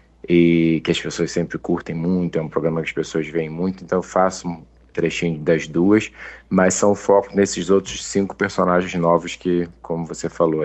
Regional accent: Rio de Janeiro, Brazil; Vila Isabel, que é de onde eu vim, né? Eu sou do Morro dos Macacos, ali da região, então a Vila Isabel fica ali bem próximo.

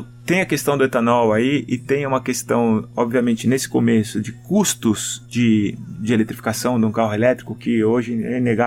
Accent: Brazil; eu, como consumidor, como brasileiro, eu acho que no nosso país faz sentido

